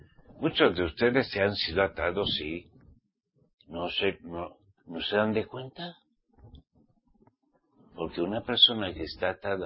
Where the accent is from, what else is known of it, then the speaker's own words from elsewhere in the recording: Spain; born there; Hoy en día me ha tocado … español. Español porque nací en España. Pero israelita redimido por la sangre de Yahshua, mi ciudad Daní y mi patria es Jerusalén celestial.